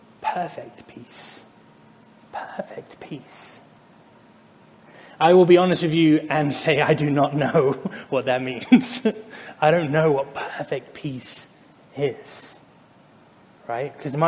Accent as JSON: {"language": "English", "town": "Andover", "region": "South East England", "country": "United Kingdom", "tie": "born or raised there", "moved": "yes", "said": "I grew up in Andover in England, a small little town."}